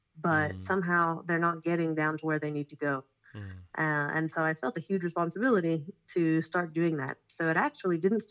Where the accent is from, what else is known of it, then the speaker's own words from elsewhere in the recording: Israel; So I'm from Israel